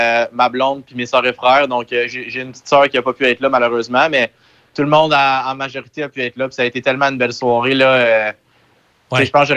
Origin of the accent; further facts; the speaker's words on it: Gatineau, Quebec, Canada; c'est vraiment, c'est de là que je viens, dans le fond, de Gatineau, juste à côté.